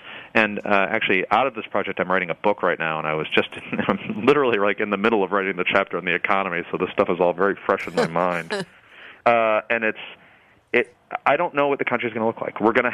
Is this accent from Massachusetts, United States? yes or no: no; Michigan, United States; when I say I grew up outside Detroit, I mean, my school district bordered Detroit